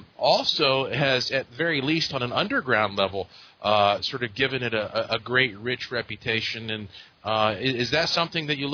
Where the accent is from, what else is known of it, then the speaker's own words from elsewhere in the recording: Asheville, North Carolina, United States; And when I told people up there that I was from Asheville, where they shot large portions of that movie, a lot of people were surprised.